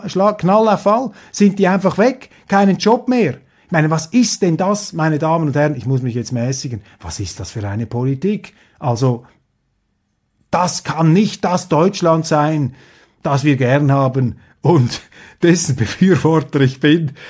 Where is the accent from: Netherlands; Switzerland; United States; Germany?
Switzerland; das denke ich jetzt einfach hier als Schweizer